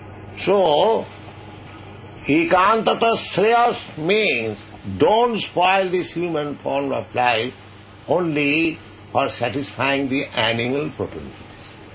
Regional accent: India; English is a second language; I came from India.

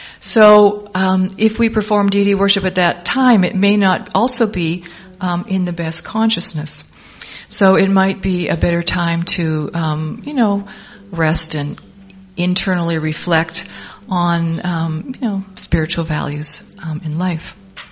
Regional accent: Canada; We come from Canada, you know, maple syrup's really good and we like our maple syrup

